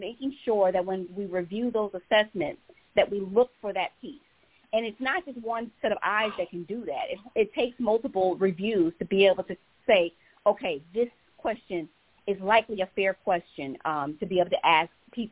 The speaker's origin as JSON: {"language": "English", "town": "Atlanta", "region": "Georgia", "country": "United States", "said": "For me, I'm from Atlanta, and I had this question."}